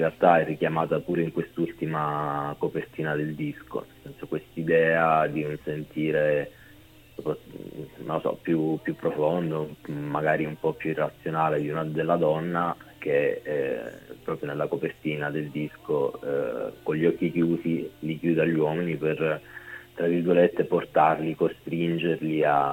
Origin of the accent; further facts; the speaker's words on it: Basilicata, Italy; now in Rome, Italy; Sì, in realtà viviamo tutti a Roma, uh-huh. Solo che io sono originario della Basilicata, però sto a Roma da una vita.